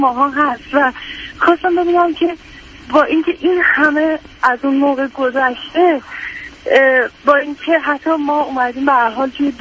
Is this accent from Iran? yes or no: yes; Iran; من خودم یه نسلی از بچه های ایرانم که ما تو جنگ بزرگ شدیم. یعنی من یادم که از 8 سالگی تا 16 سالگی تو مملکت ما جنگ بود